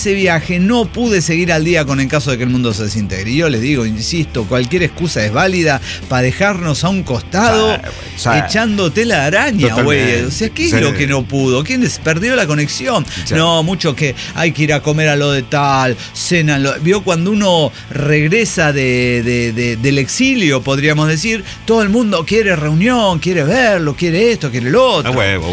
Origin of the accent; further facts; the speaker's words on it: Argentina; born there; estuve en Argentina. Ajá. Mi tierra natal.